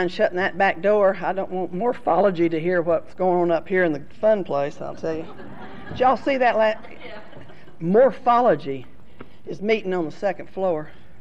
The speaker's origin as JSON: {"language": "English", "region": "Texas", "country": "United States", "lives_now": "California, United States", "said": "I sleep out in California, but I'm sure from Texas. I want you to know."}